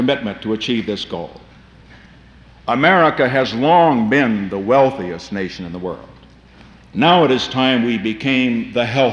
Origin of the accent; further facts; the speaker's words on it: Whittier, California, United States; I discovered the other day that my hometown of Whittier, California, which has a population of 67,000, has a larger budget for 1971 than the entire federal budget was in 1791.